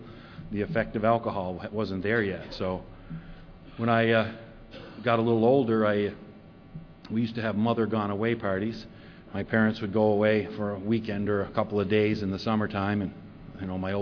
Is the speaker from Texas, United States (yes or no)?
no; Vermont, United States; born there; So I was born in Vermont. I started out as a child.